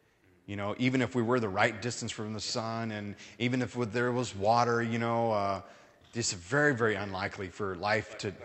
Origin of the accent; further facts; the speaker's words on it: Roswell, New Mexico, United States; Of course, I grew up in Roswell, New Mexico, and... And so I can't really speak to that.